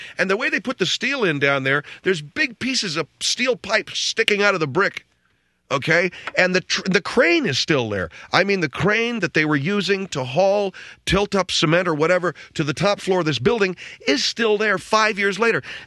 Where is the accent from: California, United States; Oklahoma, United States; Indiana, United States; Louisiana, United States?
California, United States; in the case of my home state of California, you people would be interested to know, a lot of people never leave California